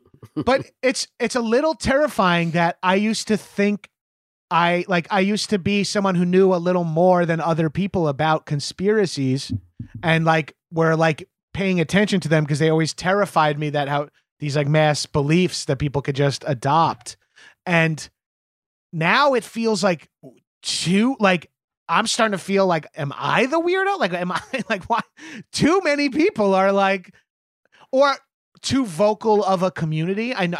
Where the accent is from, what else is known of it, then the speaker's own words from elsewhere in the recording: New York, United States; I'm from fucking New York.